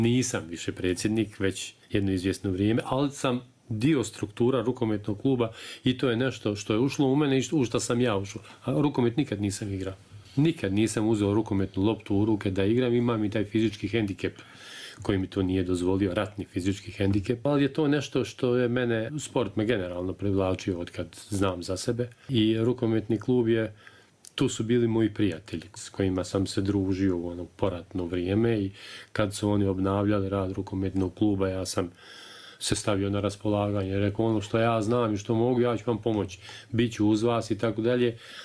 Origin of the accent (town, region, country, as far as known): Derventa, Republika Srpska, Bosnia & Herzegovina; born or raised there